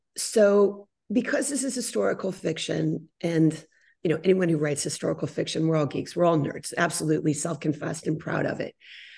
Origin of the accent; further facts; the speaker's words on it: California, United States; I'm from the San Francisco Bay Area, and there's a very large Chinese American population.